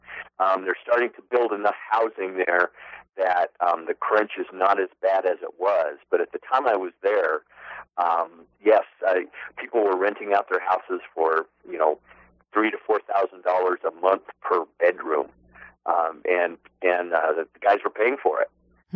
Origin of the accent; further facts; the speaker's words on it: Wyoming, United States; And in this case, I'm from Wyoming